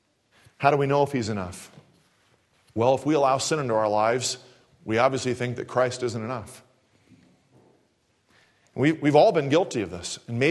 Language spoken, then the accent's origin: English; Kansas City, Missouri, United States; I grew up in Kansas City.